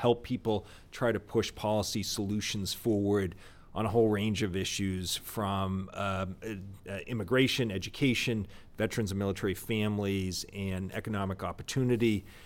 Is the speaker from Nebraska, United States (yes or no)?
no; Boston, Massachusetts, United States; now in Dallas, United States; So I moved to Dallas in March of last year, 2022. Thank you. It's good to be here. I'm still adjusting. I'm from the Boston area.